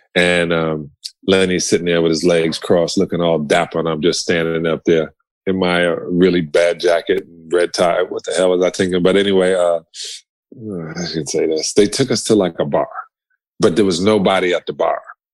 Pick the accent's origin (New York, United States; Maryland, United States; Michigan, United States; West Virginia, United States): New York, United States; And I'm from New York.